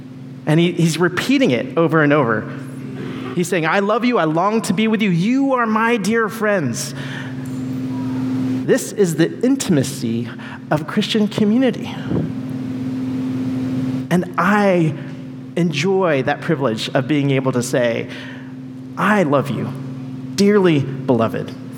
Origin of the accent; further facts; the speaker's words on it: Philippines; I'm excited to preach on Philippians because I'm Filipino.